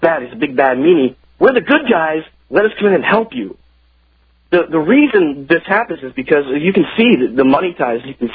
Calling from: Cape Coral, Florida, United States; Cape Coral, actually. It's a little small cape down here in Florida, and there's this hard cape that comes through here 8 times a day. And we're actually about 55, 60 miles north of Naples, so.

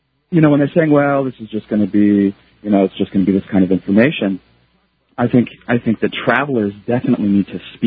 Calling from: Japan; which affects me directly because I'm calling from Japan

